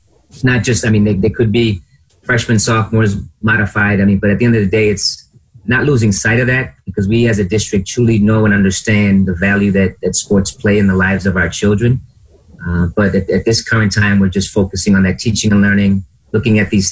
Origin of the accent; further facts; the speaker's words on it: Lowell, Massachusetts, United States; now in Rochester, United States; So I grew up in Lowell, Massachusetts. I moved here to Rochester in 98 with the idea of getting 1 year of experience, and I've been up here ever since.